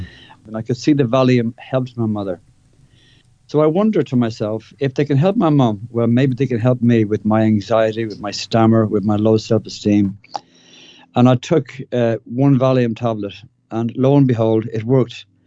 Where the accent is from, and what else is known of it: Dublin, Leinster, Ireland; born or raised there